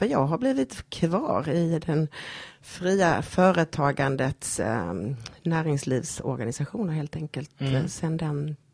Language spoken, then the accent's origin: Swedish; Malmö, Skåne, Sweden; Jag är född och uppväxt i Malmö på 50-talet. Gick i skolan där då och bestämde mig så småningom för att plugga och juridik blev det i Lund.